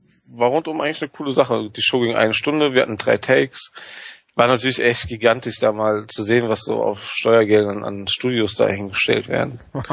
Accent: Wuppertal, North Rhine-Westphalia, Germany; moved away; Sieht schlimmer aus. Ich bin nicht ohne Grund da weggezogen

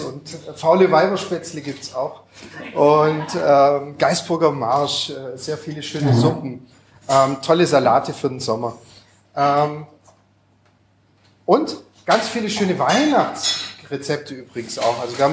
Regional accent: Düsseldorf, North Rhine-Westphalia, Germany; Ich bin auch aus Düsseldorf.

